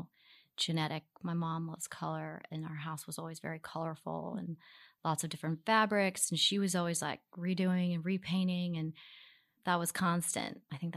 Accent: Baltimore, Maryland, United States; Baltimore is a super diverse town. Mm-hmm. And we grew up in Baltimore City.

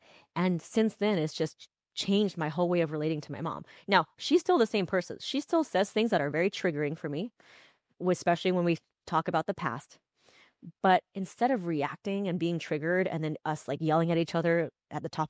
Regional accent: United States; And also the fact that she grew up in communist China without running water or electricity, and I'm fully American.

